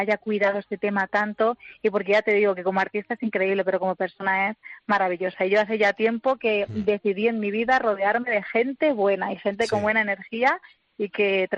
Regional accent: Madrid, Community of Madrid, Spain; Yo soy de Madrid, estoy aquí. Lo que pasa es que tengo mi nombre, que es vasco, y mi padre es de San Sebastián. Entonces tengo familia en San Sebastián y familia aquí en Madrid.

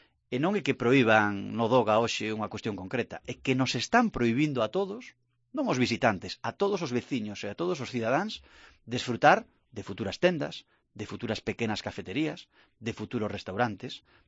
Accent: Santiago de Compostela, Galicia, Spain; born there; Eu nacín en Santiago. Eu levo toda a vida disfrutando das nosas cafeterías, dos nosos restaurantes e das nosas tendas.

